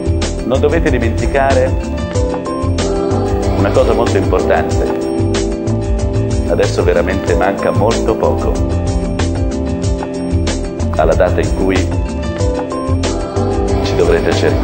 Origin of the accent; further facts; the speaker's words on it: Florence, Tuscany, Italy; born there; Io sono nato a Firenze. È chiaro? Io sono emozionato come la prima volta che andai agli Uffizi. Io sono nato a Firenze.